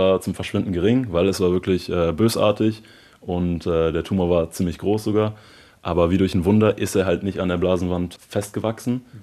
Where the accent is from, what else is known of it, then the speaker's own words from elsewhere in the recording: Bergisch Gladbach, North Rhine-Westphalia, Germany; Ich bin in Bergisch Gladbach aufgewachsen, sprich, wir haben jetzt nicht die Nordsee hier um die Ecke.